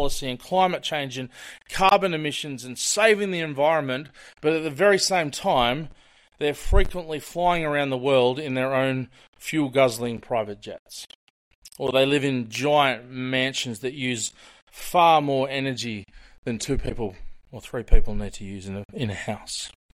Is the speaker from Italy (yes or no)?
no; Australia; being the Aussie white town kid